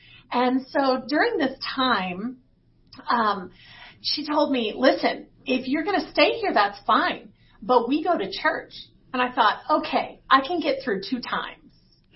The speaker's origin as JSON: {"language": "English", "town": "Nashville", "region": "Tennessee", "country": "United States", "tie": "born or raised there", "said": "I grew up in Nashville, Tennessee. And so we call that the Bible Belt, right?"}